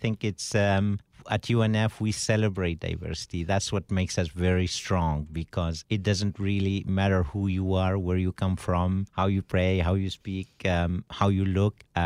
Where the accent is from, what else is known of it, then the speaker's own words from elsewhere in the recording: Tunisia; moved away as an adult; I'm originally from North Africa, Tunisia.